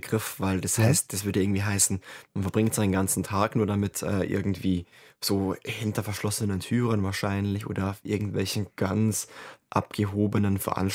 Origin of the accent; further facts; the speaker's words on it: Bavaria, Germany; Ich komme aus Bayern.